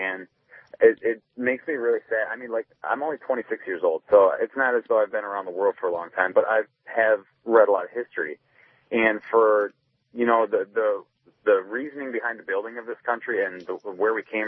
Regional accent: Inkster, Michigan, United States; I obviously grew up in America. I grew up in Inkster, but our family's from Poland and Malta. So, I mean, we came over here, I would say, to escape World War II.

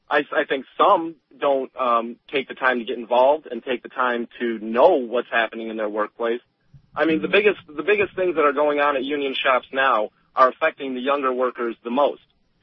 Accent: Michigan, United States; in my home state of Michigan, they just passed Right to Work

